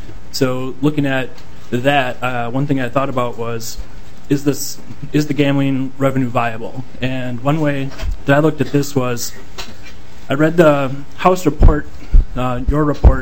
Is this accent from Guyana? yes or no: no; Minneapolis, Minnesota, United States; Thank you. … I'm from Minneapolis.